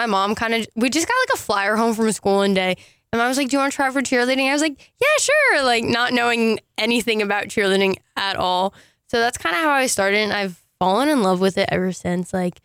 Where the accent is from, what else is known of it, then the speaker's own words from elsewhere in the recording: Scotch Plains, New Jersey, United States; now in Hawaii, United States; Yes, I'm from New Jersey, originally from Scotch Plains, New Jersey.